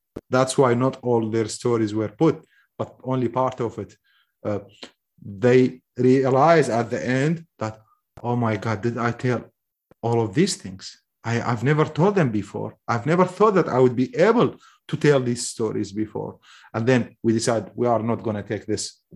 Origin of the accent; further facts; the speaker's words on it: Mosul, Nineveh, Iraq; I said, I wrote this 7 years ago. I am Mosuli. I am from the occupied Mosul.